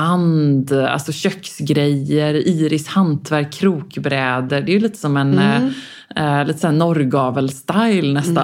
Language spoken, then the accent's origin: Swedish; Stockholm, Stockholm County, Sweden; Du ser alltså att jag är från Stockholm.